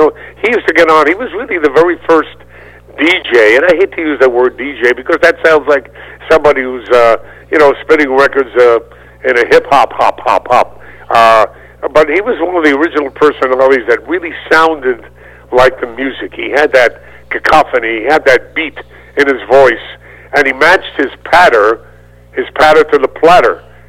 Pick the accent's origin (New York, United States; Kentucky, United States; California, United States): New York, United States; Brooklyn; No, I grew up in Brooklyn. I'm a Brooklyn kid.